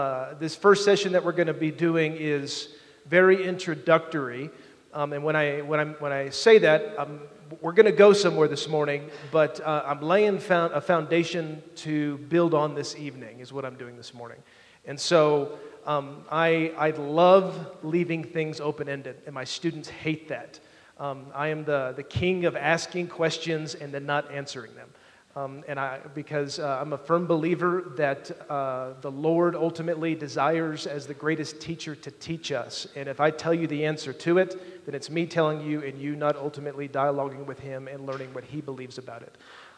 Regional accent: Roswell, New Mexico, United States; now in Kansas City, United States; I am originally from Roswell, New Mexico.

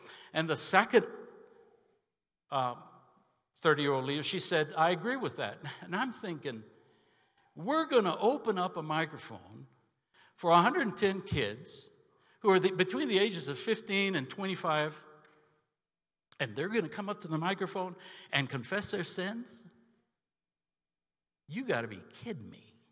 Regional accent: Panama; also born or lived in Cuba / United States / Spain; Do you want to hear that I was born in Cuba? Do you want to hear that I was raised in Panama? Do you want to hear that I was educated in the United States? Then I went to Spain.

